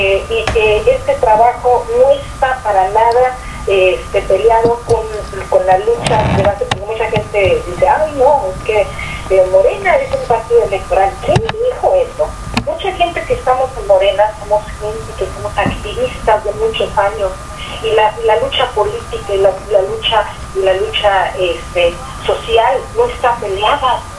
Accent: Ciudad Juárez, Chihuahua, Mexico; moved away as an adult; now in Canada; Cuando yo me vengo a Canadá y pasamos por un proceso muy difícil, que tuvimos que salir de Juárez, de situaciones muy difíciles de un día para otro, y que yo soy de las afortunadas que salí.

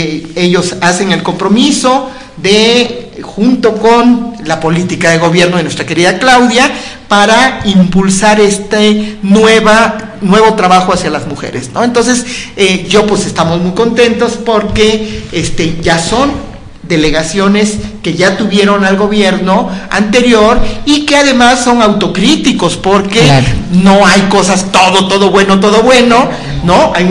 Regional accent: Cuauhtémoc, Mexico City, Mexico; Pues Cuauhtémoc, soy yo de la Cuauhtémoc.

